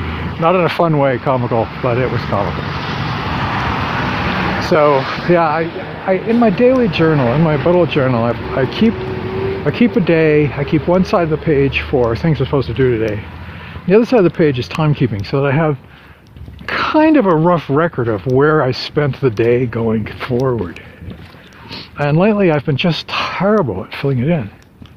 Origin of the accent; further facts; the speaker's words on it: Maine, United States; It's a blue-collar thing. That's the way I was raised in Maine.